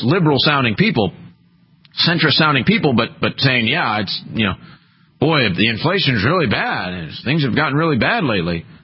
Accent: United States; I'm an American patriot. I love the American way of life.

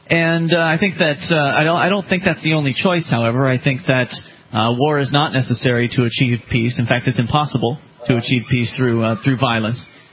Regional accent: the South, United States; I mean, I come from the South. I was born and raised down there, and I know how intimidating the police can be.

